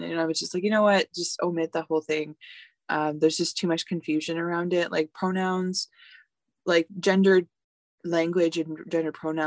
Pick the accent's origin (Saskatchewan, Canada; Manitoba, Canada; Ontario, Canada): Manitoba, Canada; And I'm originally from Sagan First Nation, which Treaty One. And I'm a member of the Turtle Clan.